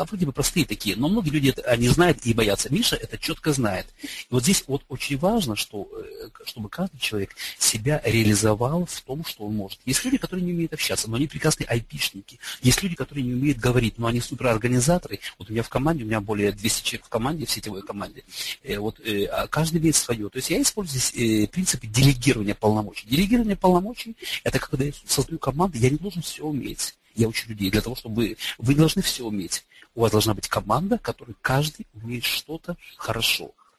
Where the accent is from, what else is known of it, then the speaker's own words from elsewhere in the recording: Lviv, Lviv Oblast, Ukraine; Я родом с Украины, я родом из города Львова.